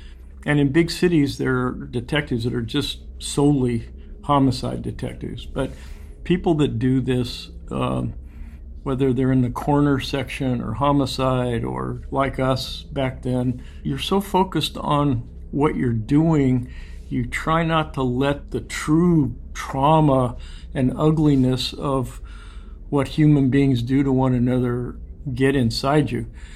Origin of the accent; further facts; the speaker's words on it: Santa Cruz, California, United States; Well, Mickey and I were born and raised in Santa Cruz.